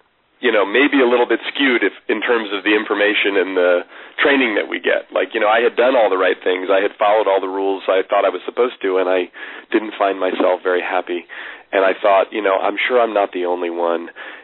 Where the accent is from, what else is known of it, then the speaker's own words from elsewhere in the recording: Oakland, California, United States; I mean, I grew up in Oakland, California, near San Francisco, where you and I both still live here in the Bay Area